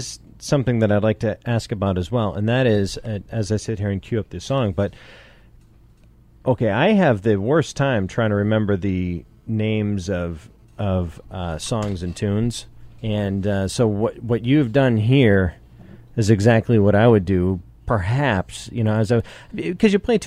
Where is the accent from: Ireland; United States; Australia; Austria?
Ireland; I'm very Irish, yeah.